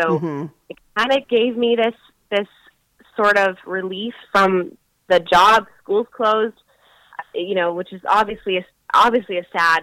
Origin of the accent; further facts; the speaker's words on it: Spiritwood, Saskatchewan, Canada; And I grew up in Spiritwood, Saskatchewan, which was more north.